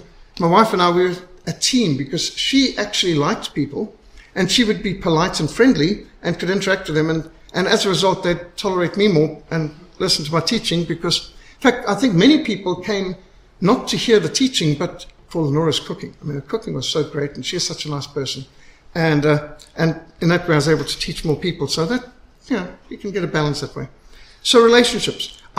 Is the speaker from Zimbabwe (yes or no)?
yes; Zimbabwe; I was brought up in Rhodesia. We were sanctioned.